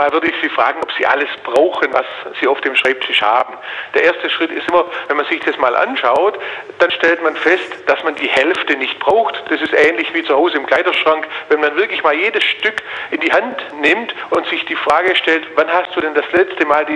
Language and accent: German; Giengen, Baden-Württemberg, Germany; Ich komme aus Giengen, das ist in der Nähe von Ulm.